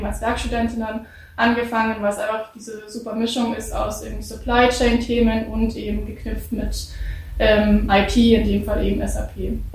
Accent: Munich, Bavaria, Germany; Ich komme auch aus München

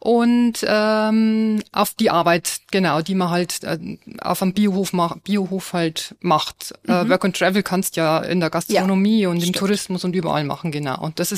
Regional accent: Bavaria, Germany; in Bayern oder da, wo ich herkomme, aus der Oberpfalz

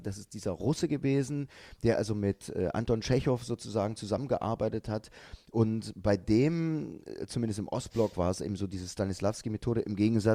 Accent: Leipzig, Saxony, Germany; Ja, ich bin Essener, bin Leipziger.

